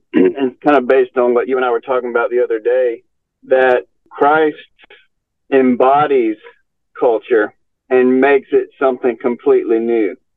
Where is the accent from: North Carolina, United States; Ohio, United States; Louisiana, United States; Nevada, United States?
North Carolina, United States; also born or lived in Mississippi; I was born in Mississippi. I'm a North Carolinian. I'm a Southern man.